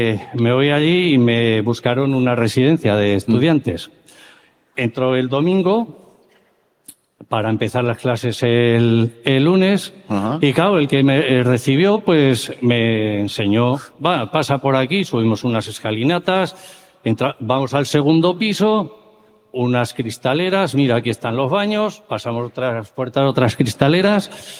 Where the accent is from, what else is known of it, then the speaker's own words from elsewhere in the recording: Caspe, Aragon, Spain; moved away; Sí, soy de Zaragoza, de un pueblo de Zaragoza, aunque vivo aquí desde hace muchos años, de Caspe.